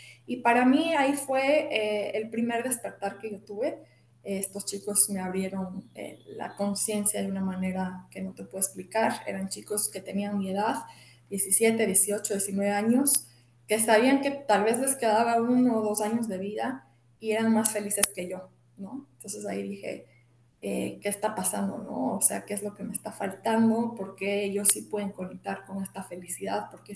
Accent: Ecuador; also born or lived in Spain; regreso a mi país, yo soy de Ecuador y comienzo a trabajar en una firma reconocida internacionalmente

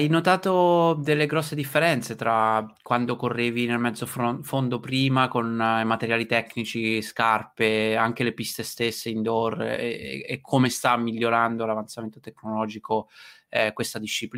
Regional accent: Como, Lombardy, Italy; siamo tra l'altro anche quasi vicini a casa perché io sono di Como

